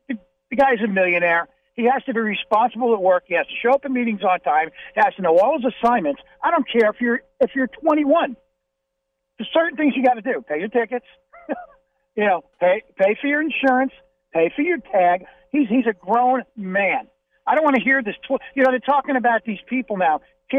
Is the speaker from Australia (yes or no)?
no; New York, United States; I come from New York, where we all cared about each other up there